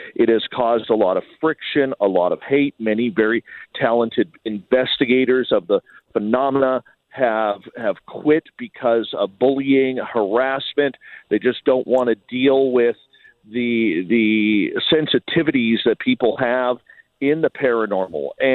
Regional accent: Canada; even though I'm Canadian, the majority of my audience is in the United States.

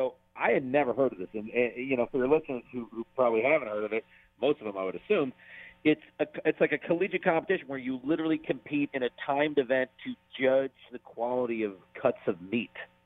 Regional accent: California, United States; because I grew up near San Francisco, about 3 hours north of it.

